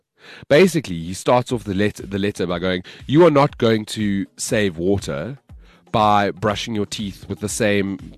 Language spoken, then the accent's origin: English; South Africa; I'm African, man. I'm from South Africa.